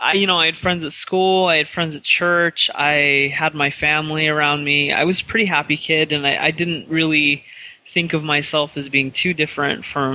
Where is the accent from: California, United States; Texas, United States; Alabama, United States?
California, United States; Bakersfield; Yeah, I'm from California, Bakersfield, California. I grew up here. I went to BYU. I was an MTC teacher.